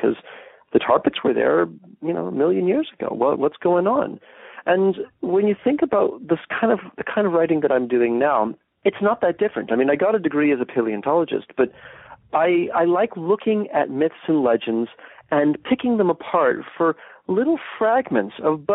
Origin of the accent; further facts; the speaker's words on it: Los Angeles, California, United States; And I was born in Los Angeles, and I spent much of my childhood going to the tar pits